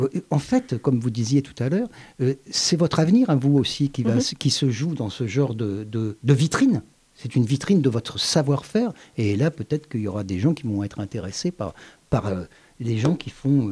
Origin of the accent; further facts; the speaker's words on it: Carcassonne, Occitanie, France; c'est chez moi, je suis de Carcassonne, c'est chez moi.